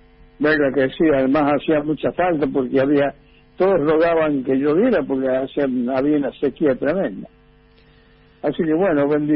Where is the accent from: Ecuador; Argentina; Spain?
Argentina; La Rioja; Yo soy así, un riojano fanático.